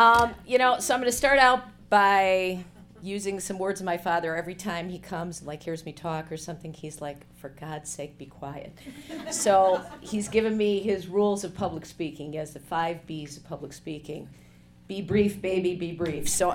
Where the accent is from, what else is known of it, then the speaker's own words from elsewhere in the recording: Burbank, California, United States; I grew up in Burbank, you heard that mentioned.